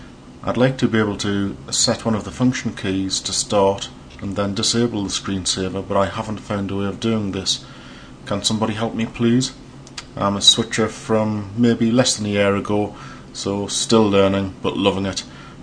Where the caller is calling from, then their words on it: North East England, United Kingdom; I'm a listener from Northeast England.